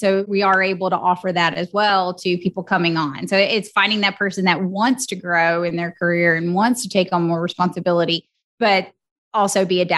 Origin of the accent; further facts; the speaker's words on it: Georgia, United States; now in Tuscaloosa, United States; So I'm originally from Georgia, moved to Alabama to attend the University of Alabama, Roll Tide. And so after that, I stayed in Tuscaloosa